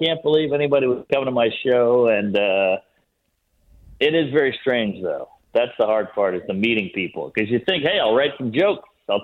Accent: New Orleans, Louisiana, United States; I grew up outside the French Quarter in a dilapidated mansion

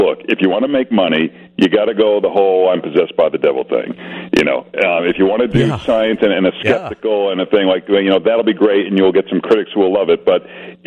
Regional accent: Lynn, Massachusetts, United States; Yeah, so my hometown is Lynn, Massachusetts

